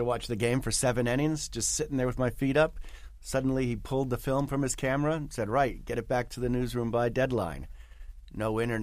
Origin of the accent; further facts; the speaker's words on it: New York, United States; I grew up here in New York, and my father was in the advertising business.